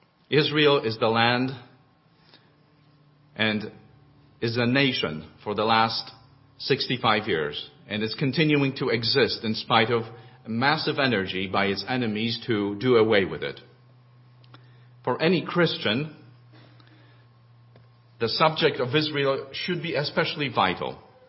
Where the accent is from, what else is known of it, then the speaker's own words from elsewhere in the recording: Poland; When I was growing up in Poland, and as a child, I liked to watch television.